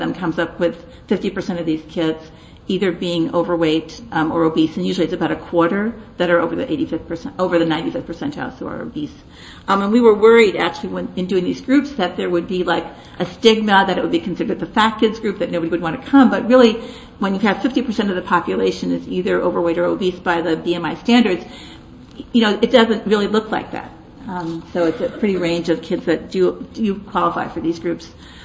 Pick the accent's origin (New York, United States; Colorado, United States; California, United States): New York, United States; And so I'm from New York and I'm talking fast.